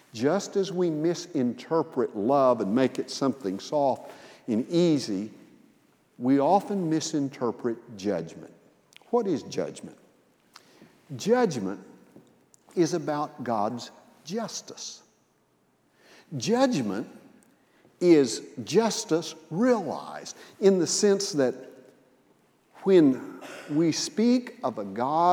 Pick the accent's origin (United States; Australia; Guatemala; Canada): United States; Missouri; now in Birmingham, United States; I grew up in Missouri. I've seen more white Christmases than I ever want to remember.